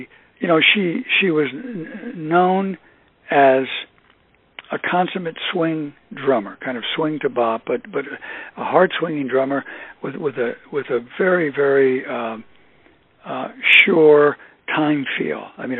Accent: East Coast, United States; I grew up on the East Coast, and I've been to many concerts, many jazz clubs in New York.

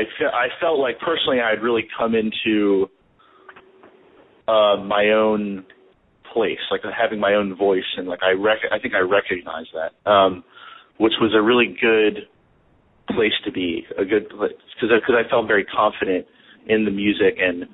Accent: New Orleans, Louisiana, United States; But... you know, growing up in New Orleans and, you know, going to, you know, the French Quarter or going to parades.

